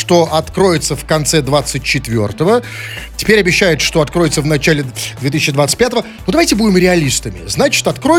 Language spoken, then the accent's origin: Russian; Saint Petersburg, Russia; Никакого хаоса, потому что мы петербуржцы.